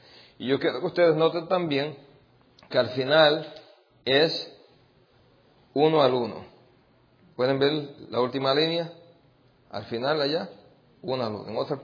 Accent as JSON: {"language": "Spanish", "region": "New York", "country": "United States", "tie": "born or raised there", "said": "Yo me crié en Nueva York y criándome en Nueva York me crié en pandillas"}